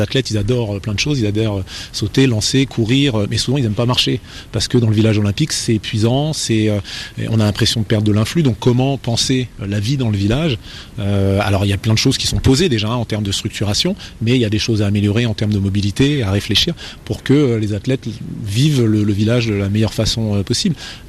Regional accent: United States; Je viens du fin fond des États-Unis

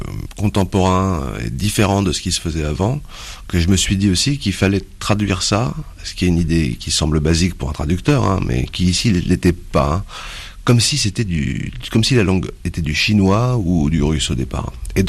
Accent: Paris, Île-de-France, France; born there; Il se trouve que mes deux parents sont corses, mais je suis né à Paris.

